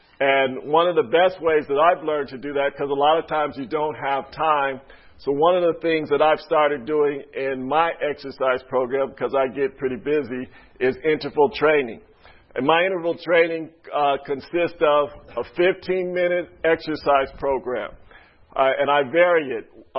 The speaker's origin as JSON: {"language": "English", "region": "California", "country": "United States", "said": "I'm from California, you think the beach runs all up and down the coast, and you just think of all that sand."}